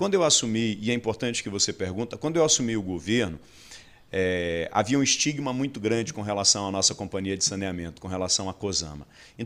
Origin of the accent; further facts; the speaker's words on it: Amazon, Brazil; born there; Eu nasci na Amazônia, eu nasci na beira do rio